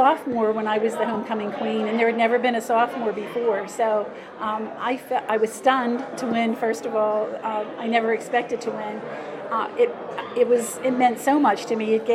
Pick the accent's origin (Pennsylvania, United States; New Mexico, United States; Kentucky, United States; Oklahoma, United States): Pennsylvania, United States; Portview; I was from Portview, which was a suburb of McKeesport. I graduated from McKeesport High School.